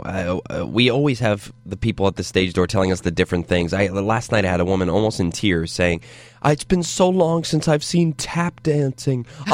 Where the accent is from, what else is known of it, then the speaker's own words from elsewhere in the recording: Scotland, United Kingdom; And I'm like, I'm Scottish.